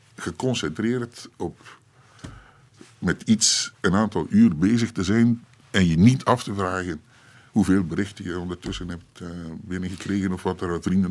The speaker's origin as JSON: {"language": "Dutch", "town": "Eeklo", "region": "East Flanders", "country": "Belgium", "tie": "born or raised there", "said": "Ik ben opgegroeid in Eeklo, dus een kleine stad tussen"}